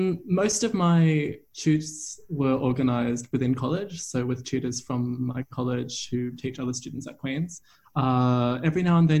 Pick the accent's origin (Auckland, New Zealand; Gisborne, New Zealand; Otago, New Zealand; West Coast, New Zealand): Auckland, New Zealand; also born or lived in Melbourne, Australia; now in Oxford, United Kingdom; I'm from Tamaki Makaurau, or Auckland in Aotearoa, New Zealand. I also spend a lot of time living in Melbourne in Australia.